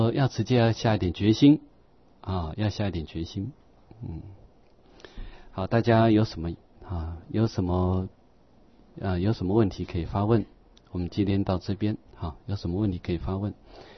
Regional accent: China; 我是中国的出家人。

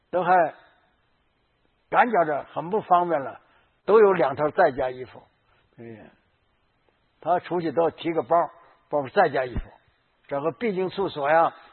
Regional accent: China; 以前呢我们中国人没有剃头的

